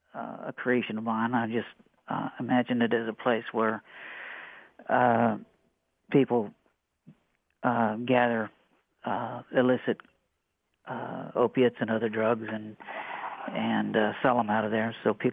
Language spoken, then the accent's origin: English; Sidney, Ohio, United States; I came from not too far from where you are. I came from Sydney, Ohio.